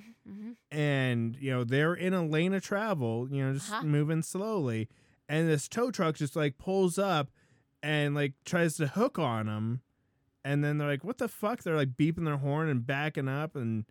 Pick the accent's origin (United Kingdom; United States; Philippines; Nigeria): Philippines; I'm Filipino.